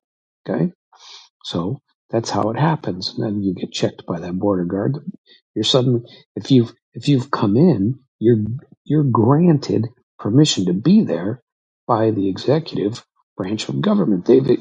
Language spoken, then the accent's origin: English; United States; And I'm assuming it's because I was from America.